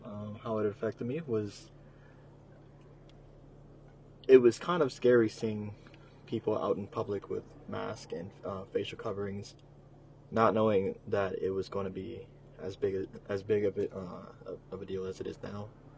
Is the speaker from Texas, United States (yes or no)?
yes; San Antonio, Texas, United States; I was born in San Antonio, Texas. Where are you from? Also San Antonio, Texas as well.